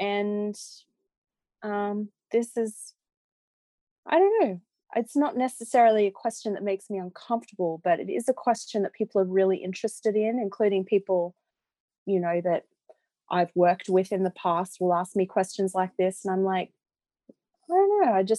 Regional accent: Australia; I do live in the future technically, because I am Australian, obviously.

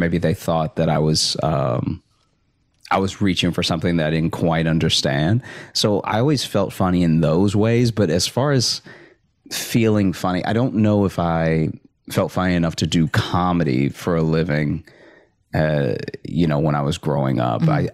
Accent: Alexandria, Louisiana, United States; The first thing on people's, tongues whenever you mention Louisiana is New Orleans, but I grew up in Alexandria, so it is much less exciting

